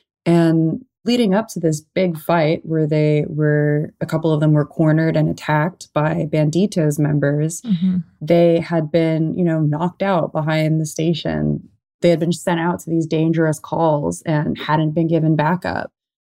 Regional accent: Corona del Mar, California, United States; also born or lived in Irvine; I was born I was born in Irvine, California, which is a very boring suburb in Orange County. And I was raised, man, all over, really. I lived with my dad in Corona del Mar for the first like 8 years of my life.

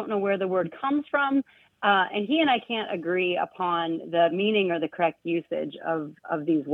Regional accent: Midwest, United States; and I come from the Midwest.

